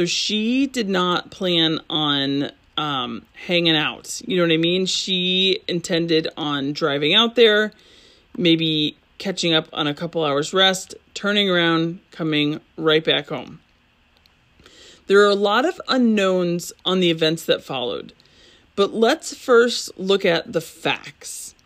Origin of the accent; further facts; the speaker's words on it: Michigan, United States; I grew up in Michigan and my mom's family lived in Ohio.